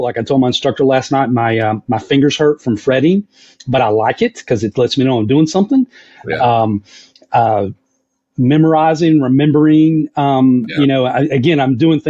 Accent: North Carolina, United States; I'm from Western North Carolina, and I have grown up loving bluegrass music.

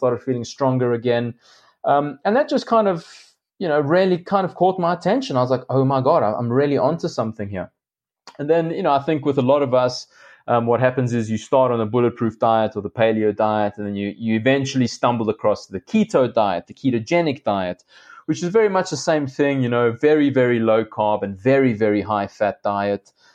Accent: South Africa; growing up in South Africa

